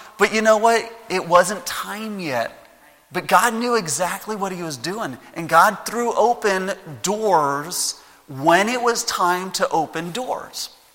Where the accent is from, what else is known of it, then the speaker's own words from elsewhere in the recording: Mexico; I grew up in Mexico.